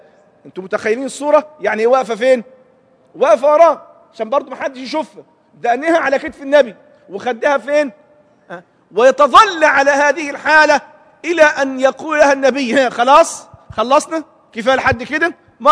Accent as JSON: {"language": "Arabic", "country": "Egypt", "said": "اشبه ما يكون بالتحطيب اللي بيعملوه جماعه الصعيده عندنا في مصر"}